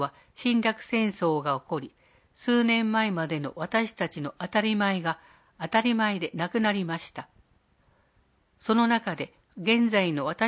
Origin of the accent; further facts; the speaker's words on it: Tsunan, Niigata, Japan; 20年前、私はここ、新潟県津南町で生まれました。日本最大級の河岸段丘があるこの津南町で、私は緑もゆる田園や一面に積もる雪景色を見て育ちました。